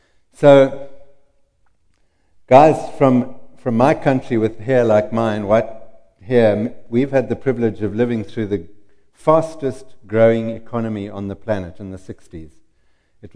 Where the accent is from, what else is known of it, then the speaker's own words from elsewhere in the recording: Zimbabwe; born there; I was born in Zimbabwe. My father opened up a virgin farm out of virgin bush in 1948.